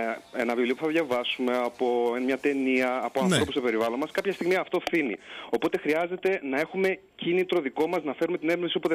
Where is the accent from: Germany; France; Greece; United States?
Greece; Crete; Είναι πλέον σαν δεύτερο μου σπίτι η Κύπρος. Έτσι κατάγομαι από την Κρήτη, οπότε καταλαβαινόμαστε ως νησιώτες